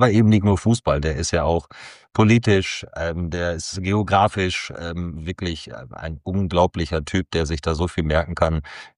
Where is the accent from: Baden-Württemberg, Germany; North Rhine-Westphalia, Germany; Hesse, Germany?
North Rhine-Westphalia, Germany; Schloß Holte; bei der Tageszeitung Westfalenblatt in meiner Heimat Schloß Holte.